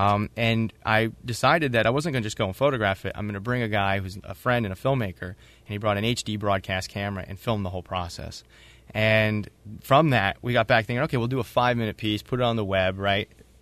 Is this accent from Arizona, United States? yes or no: no; New Jersey, United States; I grew up in New Jersey, and I grew up in Central Jersey, which wasn't like the New Jersey people fly into New York City